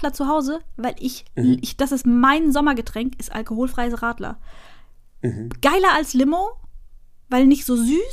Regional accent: Hesse, Germany; Da, wo ich herkomme, ich komme von der Bergstraße

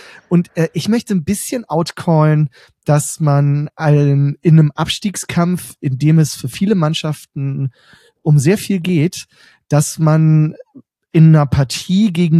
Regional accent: Düsseldorf, North Rhine-Westphalia, Germany; mich ärgert das logischerweise als Düsseldorfer total

